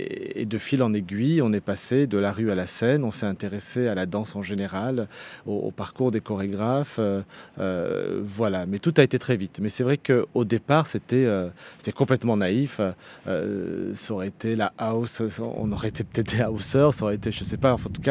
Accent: Saint-Priest, Auvergne-Rhône-Alpes, France; J'ai grandi dans un quartier, donc à Saint-Priest, effectivement.

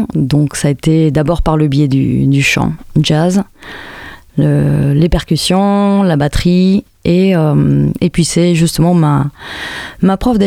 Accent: Madrid, Community of Madrid, Spain; now in Montpellier, France; Je viens de Madrid, j'ai fait mes débuts en musique à Madrid, puis je suis partie en France et c'est précisément la musique qui m'a fait atterrir à Montpellier.

